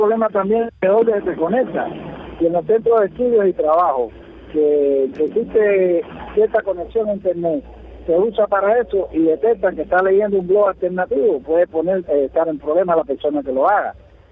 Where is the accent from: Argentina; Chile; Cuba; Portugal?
Cuba; estoy siendo martiano, estoy siendo cubano, estoy siendo patriota, estoy siendo un cubano simple